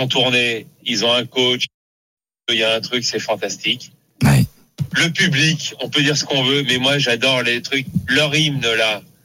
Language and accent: French; Bourg-en-Bresse, Auvergne-Rhône-Alpes, France; born there; now in Boulogne-Billancourt, France; Moi, je suis né à Bourg-en-Bresse, préfecture du 01.